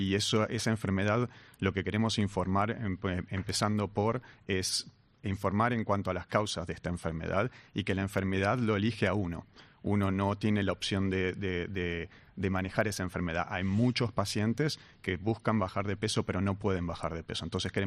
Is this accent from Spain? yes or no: no; Argentina; uno de los cuales es el en donde yo nací, soy argentino, capaz muchos notarán mi acento